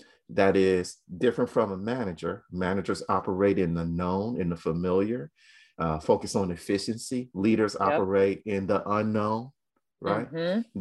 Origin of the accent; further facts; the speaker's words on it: Cleveland, Ohio, United States; We're from Cleveland, so I grew up in a working class environment.